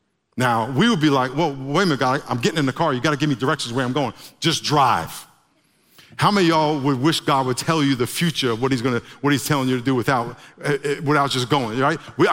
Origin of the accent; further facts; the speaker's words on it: New York, United States; I grew up in New York. I didn't even know where Connecticut was, but I grew up in New York, and it was right next to us.